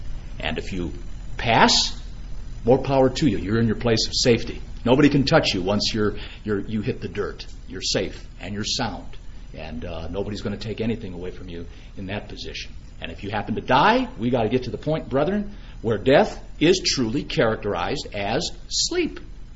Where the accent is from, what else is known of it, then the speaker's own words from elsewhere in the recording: United States; Things have flipped off now. I'm almost embarrassed. I'm American.